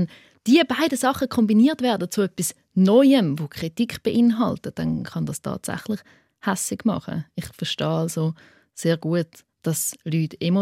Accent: Switzerland; first language Swiss German; Also, Schweizerdeutsch ist auch meine Muttersprache.

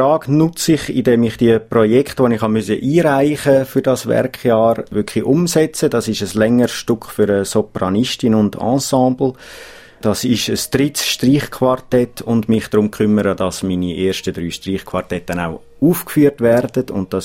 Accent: Zug, Switzerland; Zug ist doch einfach meine Heimat und ich kenne es und es ist ruhig und schön mit dem See

